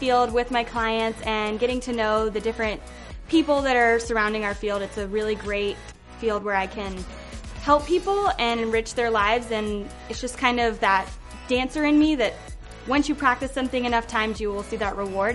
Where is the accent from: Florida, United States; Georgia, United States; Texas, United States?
Texas, United States; and she's from Texas, and I'm from Texas, so I just really hope, like, one day